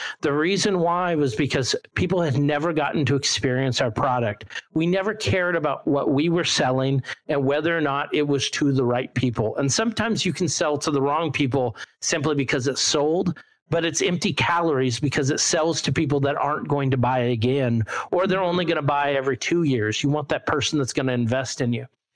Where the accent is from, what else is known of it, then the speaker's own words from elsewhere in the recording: Lacey, Washington, United States; We're launching here in my hometown of Lacey.